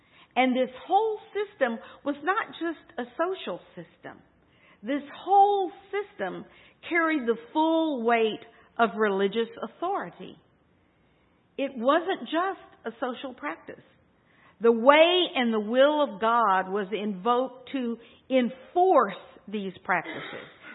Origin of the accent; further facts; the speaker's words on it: Texas, United States; Our Mexican families, oh my goodness, I grew up in Texas.